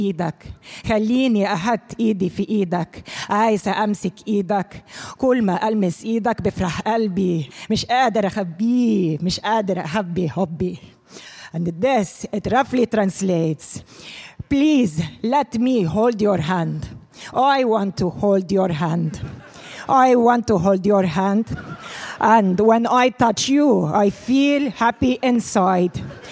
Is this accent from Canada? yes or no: no; Jordan; now in United States; I am originally from Jordan, and I teach comparative literature at Queen's College.